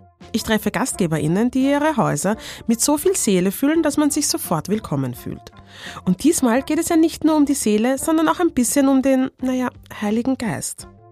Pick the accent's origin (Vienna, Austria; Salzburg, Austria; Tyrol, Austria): Vienna, Austria; Autorin, Podcasterin und Influencerin. Eigentlich ein echtes Stadtkind, geboren und aufgewachsen in Wien.